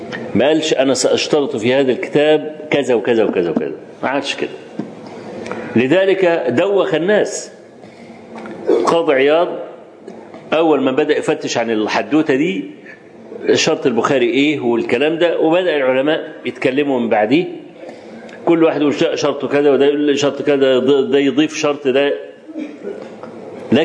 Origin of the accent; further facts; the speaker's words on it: Egypt; وأنا رجل مصري